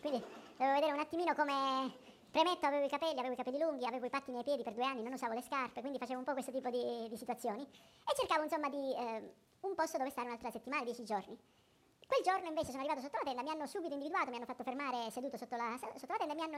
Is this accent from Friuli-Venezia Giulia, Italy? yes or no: no; Misilmeri, Sicily, Italy; vengo da Misil Meri, un paese proprio adiacente a Palermo. Sono nato in un contesto diciamo cristiano